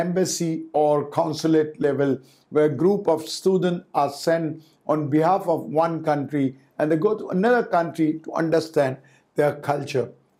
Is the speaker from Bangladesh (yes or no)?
no; India; We, as an Indian, we live in a social culture setup.